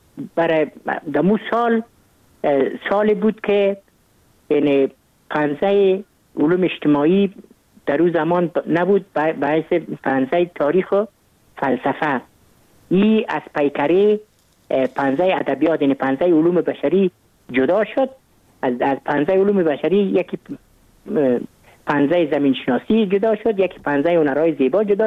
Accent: Kabul, Afghanistan; من متولد کابل هستم، در نایی اول کابل تولد شدیم.

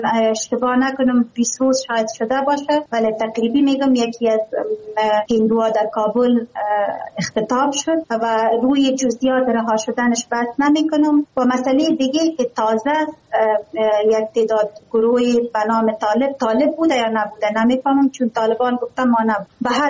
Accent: Afghanistan; moved away

